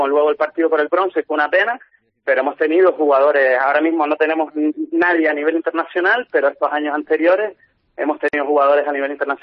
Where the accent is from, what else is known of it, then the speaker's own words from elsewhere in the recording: Las Palmas de Gran Canaria, Canary Islands, Spain; yo soy de un barrio humilde, soy del Lazo, un barrio de Las Palmas de Gran Canaria